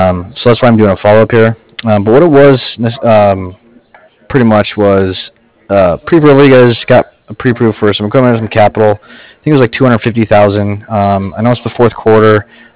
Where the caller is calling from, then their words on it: Cardiff, California, United States; And I'm calling from Cardiff.